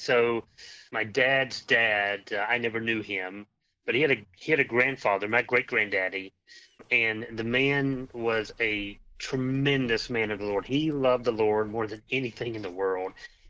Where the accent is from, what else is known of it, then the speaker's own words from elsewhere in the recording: Florida, United States; also born or lived in North Carolina; we moved away from, I'm originally from North Carolina. We moved away to Florida, where I spent most of my life. And so I moved away from all of my family.